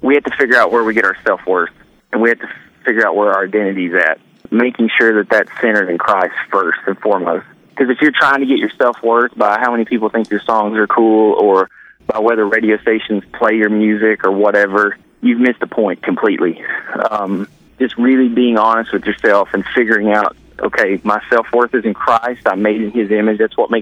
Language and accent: English; Kentucky, United States; growing up in Kentucky, like, work ethic is everything.